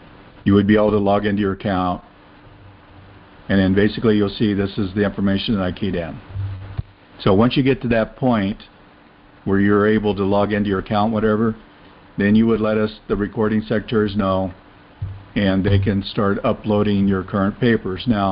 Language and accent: English; California, United States; born there; I was born in California, so you put Californian.